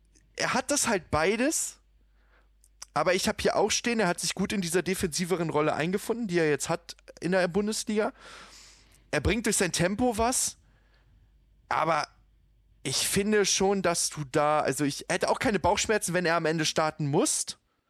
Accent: Hanover, Lower Saxony, Germany; Das sage ich als Hannoveraner auch sehr gerne

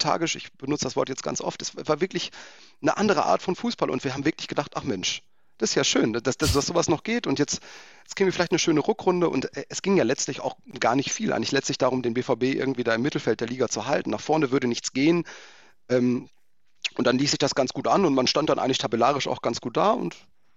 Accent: Lünen, North Rhine-Westphalia, Germany; wir sind im gleichen Viertel aufgewachsen in Lünen.

